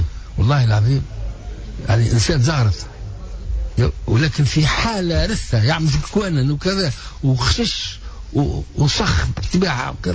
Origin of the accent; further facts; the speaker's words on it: Tunis, Tunis Governorate, Tunisia; أنا مشيت الحلفاوين اللي نعرفها خاطر هذيك حومتي كنت فيها صغير كنا نمشيو للدراجح في الحلفاوين